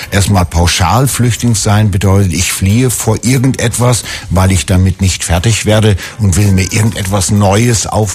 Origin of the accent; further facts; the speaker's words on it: Northern Germany, Germany; also ich bin ja in Norddeutschland groß geworden